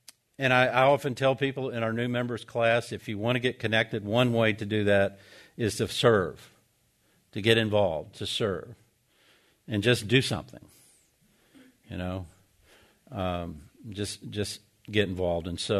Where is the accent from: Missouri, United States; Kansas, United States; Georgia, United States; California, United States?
Georgia, United States; Atlanta; I grew up here in Atlanta, so I have people that I know that I grew up with.